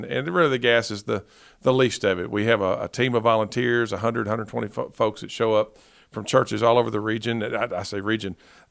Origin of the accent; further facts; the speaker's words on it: Paducah, Kentucky, United States; And I'm from Paducah, Kentucky, so I've ministered in probably 80 churches in that area